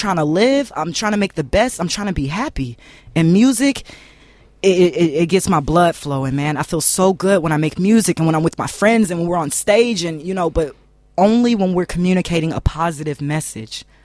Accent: United States; But what I know is, growing up in America, it's just like growing up in Germany.

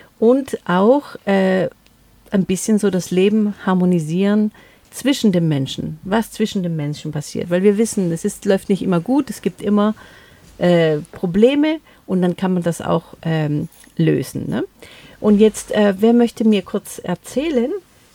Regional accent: Andes, Peru; ich komme aus Peru, aus den Anden

